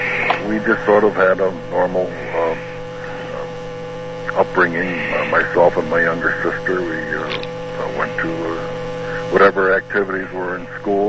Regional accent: Middletown, United States; also born or lived in Missouri / Charleston, West Virginia; Well, I was born right here in Middletown back in 1937, and lived here most of my life.

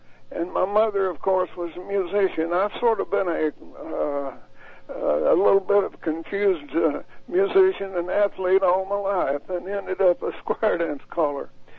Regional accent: Greeneville, Tennessee, United States; Well, I was brought up here in Greene County, or Greenville, Tennessee, and of course was a farm boy.

